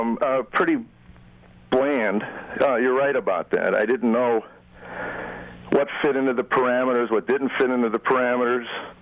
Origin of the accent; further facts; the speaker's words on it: Chicago, Illinois, United States; You know, when I grew up in Chicago, there was only one thing that we did as a family.